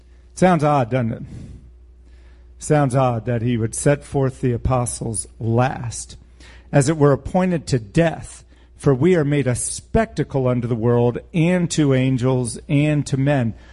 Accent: United States; I grew up in America, in which most people went to church or considered themselves Christians

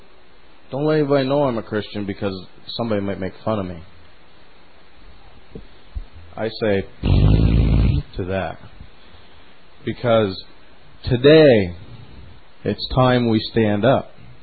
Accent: United States; born there; because thank God I'm an American. I mean, I'd look at some of these other places and I'd go, God, thank you, I was born in America.

